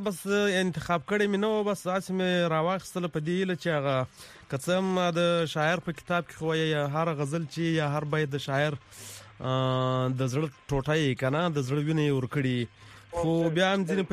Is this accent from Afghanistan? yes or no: no; Khyber Pakhtunkhwa, Pakistan; accent: Khattak; که دا وایم د خټکو لهجه خو هم دا زما لهجه